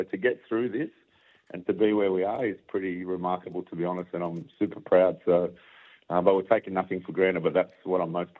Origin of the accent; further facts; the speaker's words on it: Canberra, Australian Capital Territory, Australia; I'm actually from Canberra, so I'm used to this.